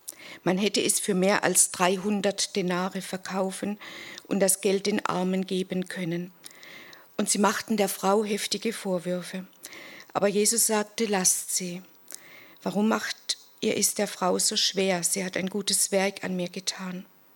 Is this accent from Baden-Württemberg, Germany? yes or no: yes; Bad Schönborn, Baden-Württemberg, Germany; Manche kennen mich ja schon, ich komme aus Bad Schönborn normalerweise.